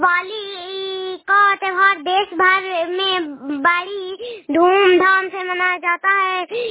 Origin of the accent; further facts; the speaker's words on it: Nalanda, Bihar, India; मैं नालंदा जिला की निवासी हूँ। मैं गुड़ापुर पंचायत से बोल रही हूँ।